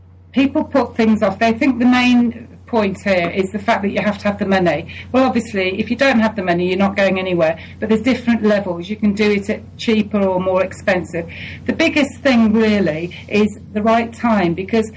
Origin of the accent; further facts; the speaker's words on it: England, United Kingdom; We love the English. We love being English.